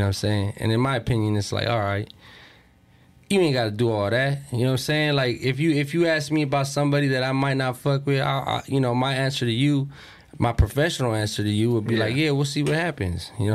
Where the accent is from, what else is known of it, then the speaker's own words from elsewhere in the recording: Pomona, California, United States; Like, I'm from Pomona, so Pomona, we got our own